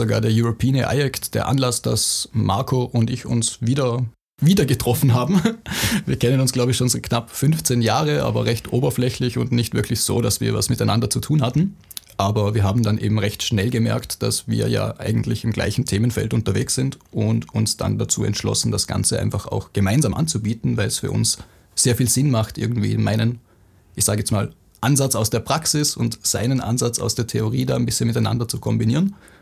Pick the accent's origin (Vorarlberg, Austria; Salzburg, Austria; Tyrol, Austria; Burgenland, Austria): Vorarlberg, Austria; Dornbirn; Ich komme aus Dornbirn